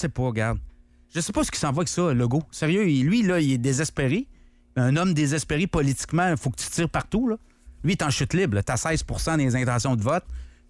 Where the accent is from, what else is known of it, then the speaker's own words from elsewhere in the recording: Canada; Moi, je suis canadien.